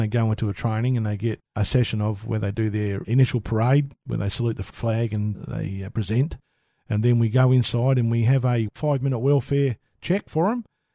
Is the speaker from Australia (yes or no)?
yes; Australia; We don't want to upset them, but we figure that we're Australian.